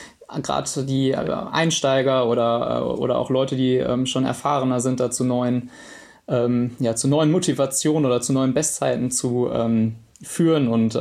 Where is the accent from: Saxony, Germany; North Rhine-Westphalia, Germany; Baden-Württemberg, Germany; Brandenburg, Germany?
North Rhine-Westphalia, Germany; Witten; also born or lived in Dortmund; also ich komme ganz ursprünglich aus Dortmund, dann habe ich in meiner Jugend in Witten gewohnt